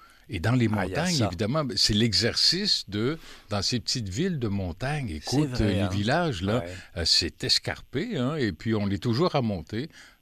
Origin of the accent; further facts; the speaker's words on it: Ottawa, Ontario, Canada; moi je suis d'Ottawa